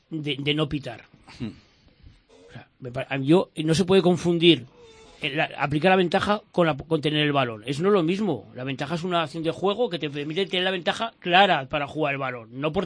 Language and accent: Spanish; Belchite, Aragon, Spain; por la tarde me fui a mi pueblo a Belchite, a ver el Belchite ganar al Almudévar 2-1